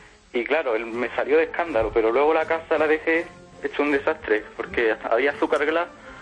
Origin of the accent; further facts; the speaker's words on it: Ronda, Andalusia, Spain; estaba yo en mi casa de Ronda, porque yo estudio en Granada, pero soy de Ronda.